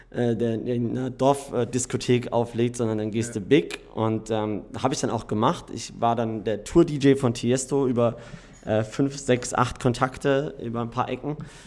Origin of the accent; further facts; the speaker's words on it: Karlsruhe, Baden-Württemberg, Germany; now in Dubai, United Arab Emirates; Karlsruhe.